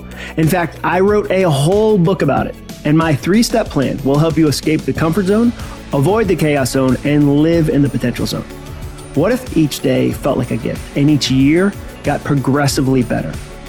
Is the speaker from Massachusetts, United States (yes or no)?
yes; Massachusetts, United States; Like I tell people, I grew up in Massachusetts. Maybe that's the issue. Like we're jaded, we're cynical, we're sarcastic.